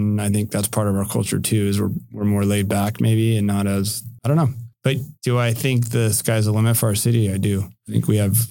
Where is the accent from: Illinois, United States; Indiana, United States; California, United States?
California, United States; San Francisco; now in San Diego, United States; I was born and raised in San Francisco.